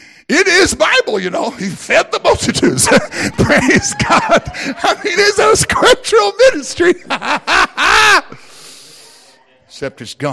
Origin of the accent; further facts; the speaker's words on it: the South, United States; accent: Southern twang; now in Grove City, United States; I'm from the South, baby child. We say things uniquely down there. And now I live in Southern Grove City, so it never leaves you, that Southern twang.